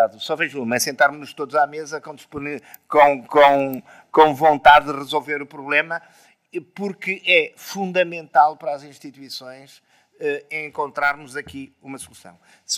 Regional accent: North, Portugal; Por exemplo, eu sou do Norte, não é?

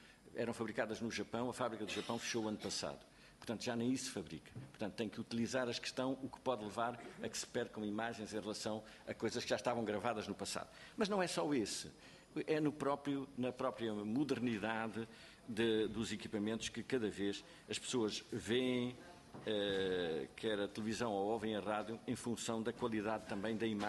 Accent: Portugal; Não, eu sou português

